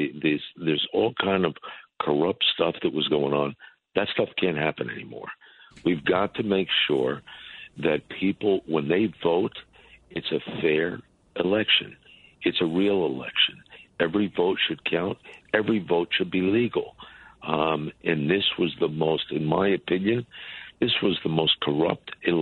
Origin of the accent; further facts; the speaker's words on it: United States; As an American, as somebody that got to see the inside of what happened